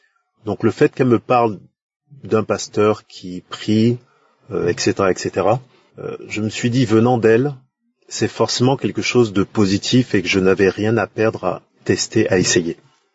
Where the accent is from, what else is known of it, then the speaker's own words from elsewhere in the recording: Benin; now in France; Je suis béninois vivant en France